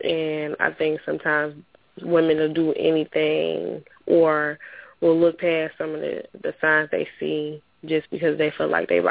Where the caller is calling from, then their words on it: Detroit, Michigan, United States; I'm calling from Detroit.